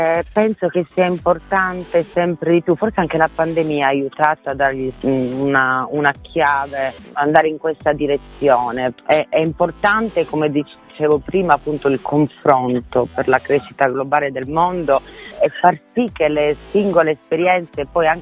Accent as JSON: {"language": "Italian", "region": "Sardinia", "country": "Italy", "said": "Beh, sono sarda, quindi il legame è fortissimo. Io sono sarda, felice, proprio molto radicata nella propria isola come tutti gli isolani"}